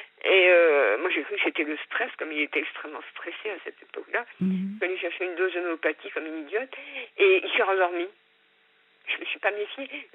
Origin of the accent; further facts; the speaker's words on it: Brittany, France; Lui est de l'Aveyron, moi je suis bretonne.